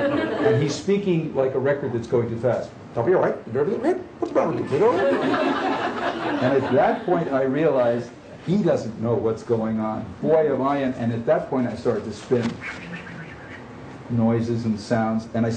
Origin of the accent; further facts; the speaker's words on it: San Francisco, California, United States; I'm from San Francisco. This was up in Tracy.